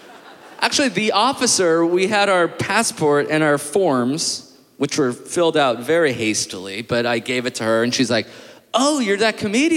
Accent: Los Angeles, California, United States; So it is cold. I'm from Los Angeles.

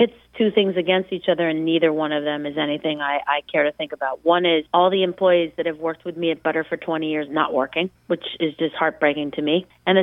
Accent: Manhattan, New York, United States; I grew up in Manhattan, so, you know, when I read an article about a place like Delmonico's or somewhere I've gone my whole life, you know, it's just sort of inconceivable.

